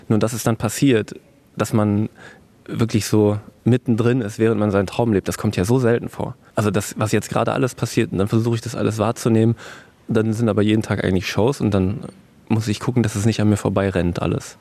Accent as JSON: {"language": "German", "region": "North Rhine-Westphalia", "country": "Germany", "tie": "born or raised there", "said": "Ich bin ja ursprünglich auch in NRW aufgewachsen, zwar im Sauerland mitten im Wald"}